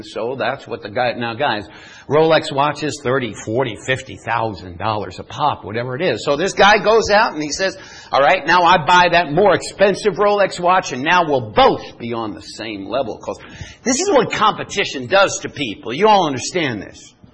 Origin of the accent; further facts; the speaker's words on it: Chandler, Arizona, United States; I come from Chandler, which is, no, it's not like anything like Israel at all.